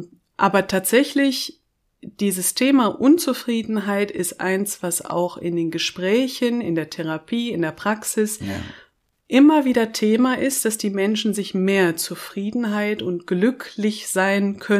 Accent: Germany; als Deutsche

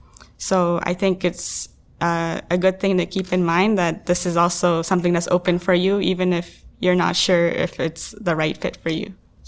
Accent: Toronto, Ontario, Canada; So I grew up in Toronto and there's always construction going on.

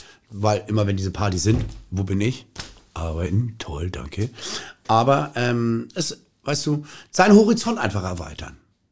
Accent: Hamburg, Germany; born there; Ich bin in Hamburg geboren, als Sohn eines Oberstudienrats und einer Krankengymnastin.

